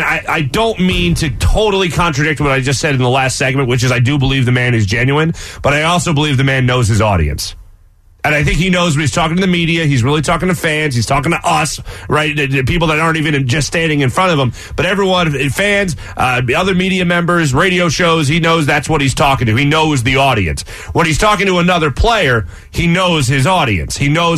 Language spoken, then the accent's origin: English; United States; I mean, come on, I'm an American male. Let's not get crazy. I don't want to insult my country.